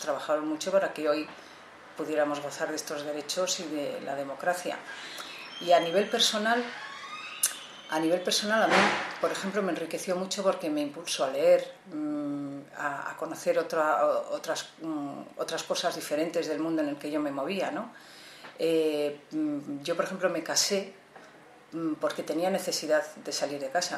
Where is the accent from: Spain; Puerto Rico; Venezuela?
Spain; Basque Country; Somos del País Vasco y, bueno, pues eso siempre ha sido una semilla dentro de mi casa.